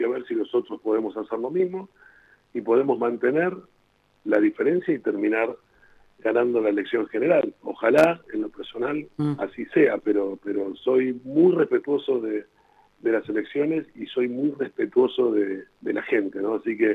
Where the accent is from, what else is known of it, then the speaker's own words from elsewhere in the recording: La Plata, Buenos Aires Province, Argentina; yo soy uno de ellos, soy platense, nací en esta ciudad y me voy a morir en esta ciudad.